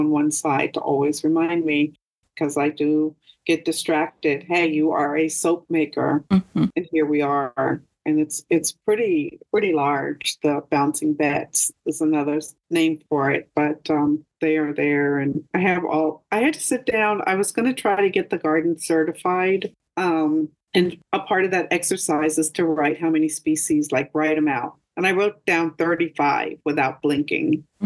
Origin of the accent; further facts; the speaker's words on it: East Coast, United States; And so to go from where I grew up on the East Coast to that, it was, I had an extreme reaction to it.